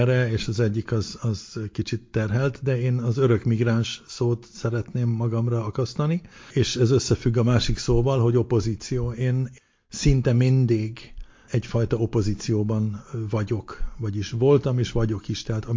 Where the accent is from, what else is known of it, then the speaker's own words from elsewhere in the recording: Germany; Hungarian is a second language; also born or lived in Sweden / Hungary; now in Italy; Svédországban születtem, Németországban nőttem föl. Egy véletlenből kerültem Magyarországra 35 évesen. Onnan gyorsan el is költöztem, majd vissza, majd Olaszországban, ahol most élek.